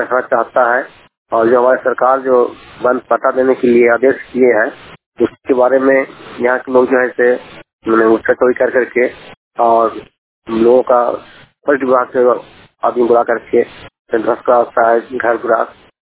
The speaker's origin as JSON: {"language": "Hindi", "town": "Chatra", "region": "Jharkhand", "country": "India", "said": "ग्राम लिप्ता पंचायत वाले प्रखंड प्रतापपुर जिला छत्रा का निवासी हूँ।"}